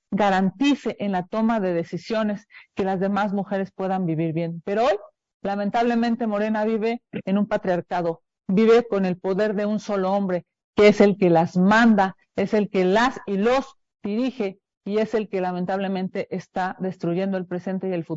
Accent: Mexico; son iniciativas que nos deberían de preocupar como mexicanos

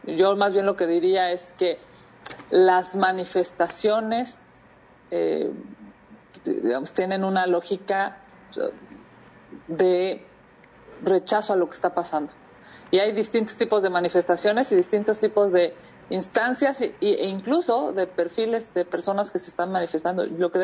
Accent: Mexico; No nos lo podemos permitir como mexicanos.

